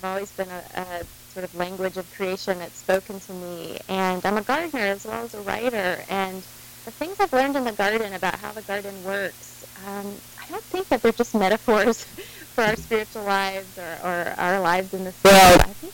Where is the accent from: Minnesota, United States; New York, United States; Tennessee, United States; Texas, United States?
Texas, United States; I grew up in Texas, and I don't know how many of your listeners might relate to this, but even as a child, I never felt quite like I belonged there.